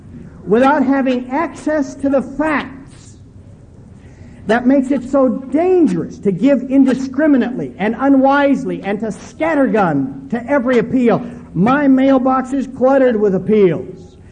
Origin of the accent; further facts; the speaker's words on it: Omaha, Nebraska, United States; Do you know the boys' town in Omaha, Nebraska? That's my hometown.